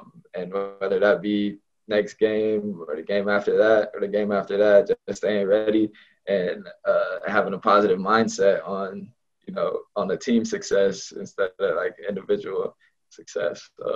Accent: California, United States; Obviously, I'm from Southern California, so one of my favorite rappers is

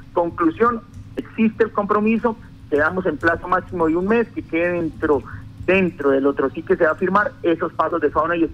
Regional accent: Yopal, Casanare, Colombia; Los que somos de Yopal

